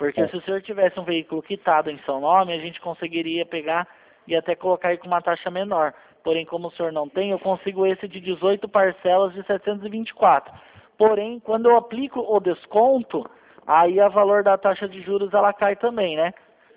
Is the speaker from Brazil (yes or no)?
yes; Sorocaba, São Paulo, Brazil; Eu sou daqui da Polped de Sorocaba.